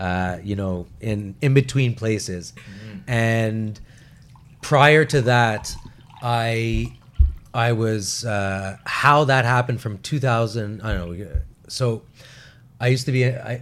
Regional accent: Montreal, Quebec, Canada; I was born and raised in Montreal, and all of a sudden I just get married 1 year and I moved to Ottawa

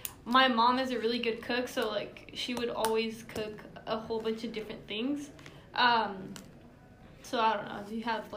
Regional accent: Watsonville, California, United States; born there; I was born in Watsonville, California, the beautiful Berry town. My family is from the state of Zacatecas, Mexico.

